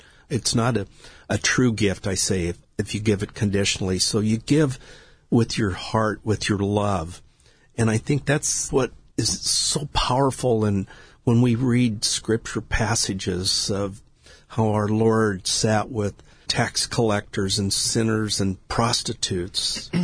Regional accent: Nebraska, United States; Being a Boy Scout at a young age left a very, very deep impression in my life growing up in Nebraska

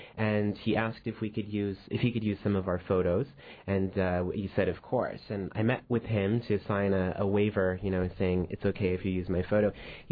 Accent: Juneau, Alaska, United States; I grew up in Juneau, and then I found myself in Seattle studying theater

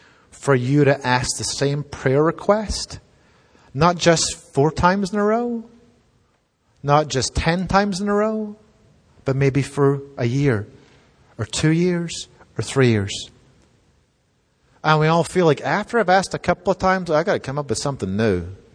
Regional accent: United Kingdom; Now, I know I'm British, and I was nurtured on sarcasm.

